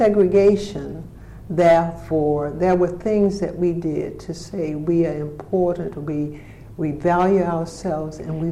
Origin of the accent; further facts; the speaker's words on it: Birmingham, Alabama, United States; also born or lived in Shiloh; Okay, I was born in Shiloh, S-H-I-L-O-H, Alabama. And that was a rural section where my grandparents had a huge farm. So I knew something about farming. But I actually grew up in Birmingham, Alabama, and went to elementary school there and to high school.